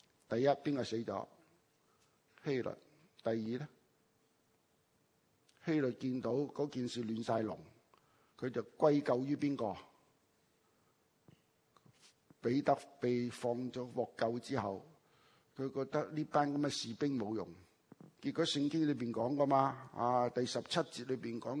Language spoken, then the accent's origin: Cantonese; Hong Kong; 我们在香港长大，香港读书。